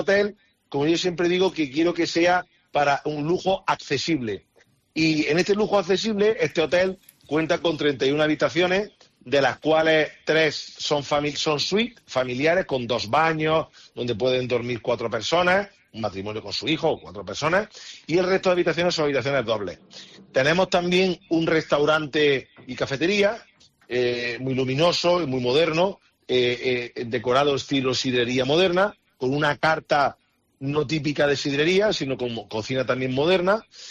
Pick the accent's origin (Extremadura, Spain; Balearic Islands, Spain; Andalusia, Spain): Andalusia, Spain; Que a mí, como andaluz que soy, pues me encanta todo eso.